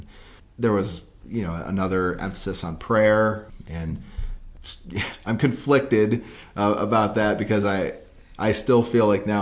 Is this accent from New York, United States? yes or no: yes; New York, United States; Well, I grew up Independent Baptist in the Northeast, upstate New York.